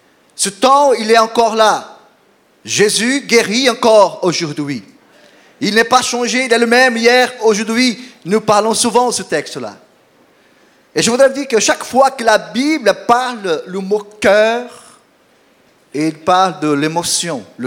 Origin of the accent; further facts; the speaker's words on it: Mulhouse, Grand Est, France; Je viens de Mulhouse. Vous connaissez Mulhouse? C'est la plus belle ville de France.